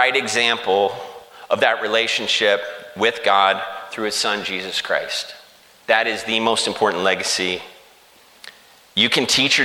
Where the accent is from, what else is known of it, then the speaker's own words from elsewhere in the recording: Kansas City, Missouri, United States; We were in Denver, but I'm from Kansas City.